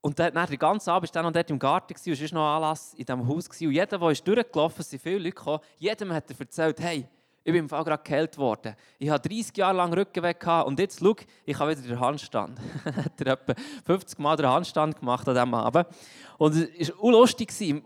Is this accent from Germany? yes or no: no; Thun, Bern, Switzerland; bin in Thun aufgewachsen, im Berner Oberland, haben wir auch ganz viele Berge.